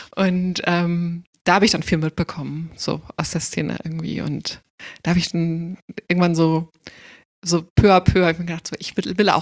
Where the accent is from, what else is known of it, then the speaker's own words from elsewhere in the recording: Munich, Bavaria, Germany; Also wir hatten, oder wir haben, also wo ich aufgewachsen bin, 20 Minuten zu Fuß war so ein Club, den gibt es immer noch, Gott sei Dank. Eine der wenigen Subkulturen noch in München.